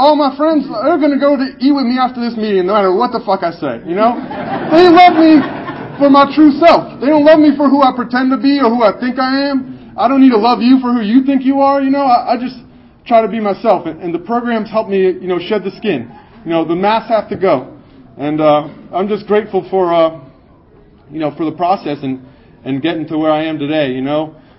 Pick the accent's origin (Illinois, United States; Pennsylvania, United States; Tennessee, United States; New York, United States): Pennsylvania, United States; I remember driving. I'm from Pennsylvania.